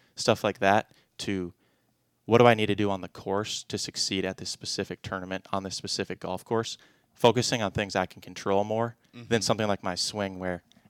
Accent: Apple Valley, United States; It's interesting because I grew up in Apple Valley, and so we lived next door to a guy who played quite a bit of golf.

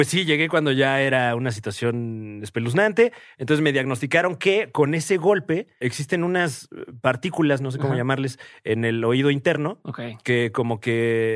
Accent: Mexico; Entonces ya, como buen mexicano.

